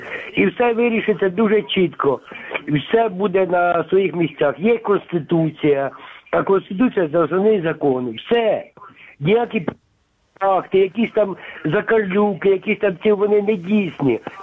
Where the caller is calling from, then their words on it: Kyiv Oblast, Ukraine; Київщина.